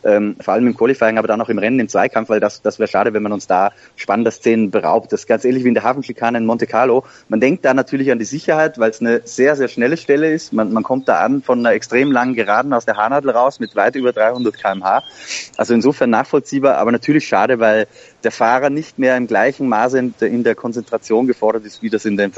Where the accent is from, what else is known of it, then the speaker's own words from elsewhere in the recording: Austria; ich bin Österreicher